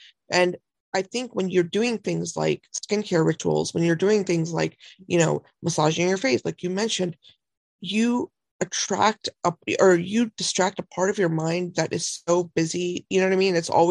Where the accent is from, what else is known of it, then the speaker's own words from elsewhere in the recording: India; I'm Indian. I was born into a family that, you know, believes in yoga. We believe in meditation.